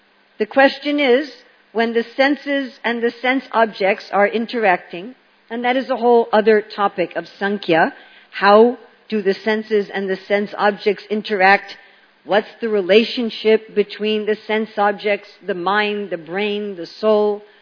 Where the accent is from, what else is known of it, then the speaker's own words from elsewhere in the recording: New York City, New York, United States; my natural speech is very fast. I'm from New York City. Everybody there is, everything is fast.